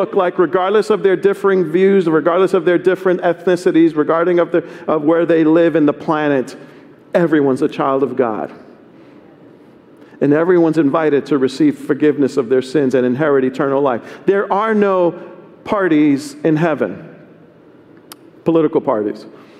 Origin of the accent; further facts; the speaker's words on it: New York, United States; Because I'm from New York too, yo. It's in us. It's just in me.